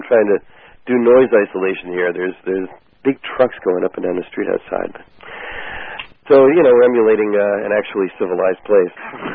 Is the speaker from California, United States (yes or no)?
yes; Santa Barbara, California, United States; when she met me and heard I was from Santa Barbara